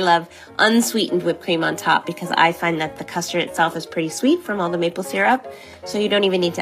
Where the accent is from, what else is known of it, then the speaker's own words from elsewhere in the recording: New England, United States; I grew up in New England, so I'm very partial to anything maple.